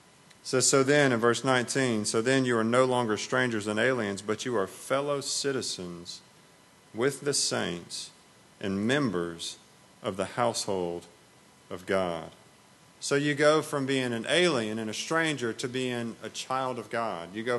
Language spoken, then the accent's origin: English; Auburn, Alabama, United States; I grew up in Auburn, so I take a lot of pride in the fact that I'm from Auburn.